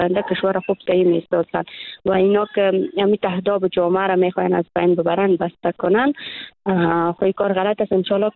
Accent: Afghanistan; چون ما دختران افغان هستیم

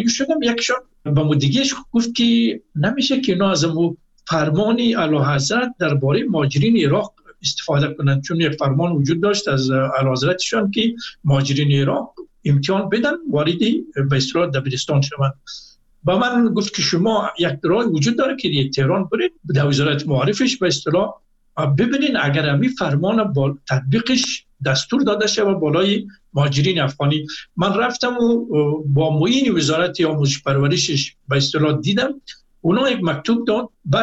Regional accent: Afghanistan; now in Iran; من از افغانستان آمدم، همین کپی نمرات خود از لیسه سلطان محمود غزنی من گرفته بودم

